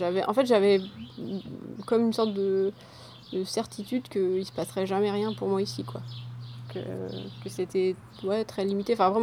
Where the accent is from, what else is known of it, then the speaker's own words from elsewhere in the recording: Meillac, Brittany, France; also born or lived in Combourg; J'ai 34 ans et je suis née à Meillac, il y a donc 34 ans. Et donc, j'étais à l'école de Meillac, j'étais au collège à Combourg, au lycée à Combourg, après j'ai fait mes études à Rennes. Je suis partie un petit peu en Espagne, je suis revenue à Rennes et là je suis revenue à Meillac depuis 4 ans.